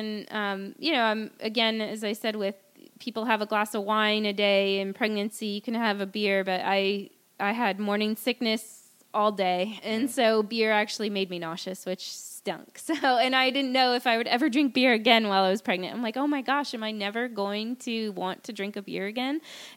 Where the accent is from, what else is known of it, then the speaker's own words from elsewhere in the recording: Pennsylvania, United States; Now I grew up in Pennsylvania, so a nice Yingling, cold Yingling